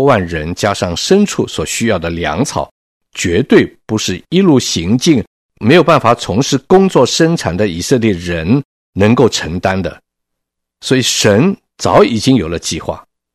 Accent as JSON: {"language": "Chinese", "country": "China", "said": "如果你没有见过我们中国人吃大锅饭的日子"}